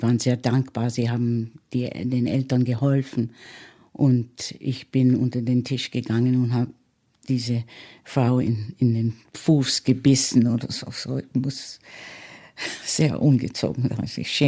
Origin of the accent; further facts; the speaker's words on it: Los Angeles, California, United States; also born or lived in New York; ich bin in New York geboren und da habe ich keine Erinnerungen. Erst in Los Angeles als Zweijährige oder noch älter habe ich beginnen die Erinnerungen